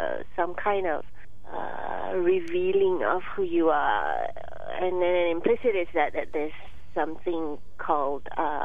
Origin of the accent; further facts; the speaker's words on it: Malaysia; moved away; certainly we're both immigrants, but, you know, we have actually vastly different experiences. She's Korean and I'm Malaysian of Chinese descent, blah, blah, blah.